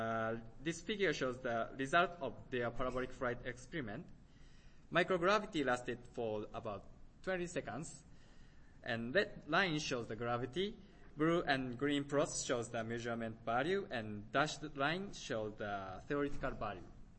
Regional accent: Japan; I'm from Japan.

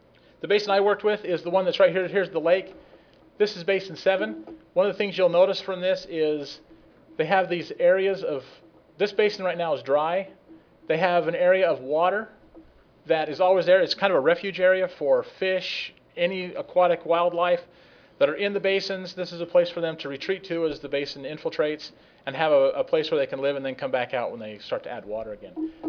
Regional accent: Phoenix, Arizona, United States; especially since I'm from Phoenix and we reuse a lot of water in Phoenix

